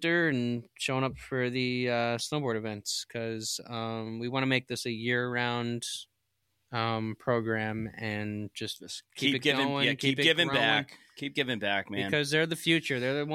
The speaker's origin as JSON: {"language": "English", "region": "New York", "country": "United States", "said": "Yeah, I'm from Windham or Greene County, and we love it here."}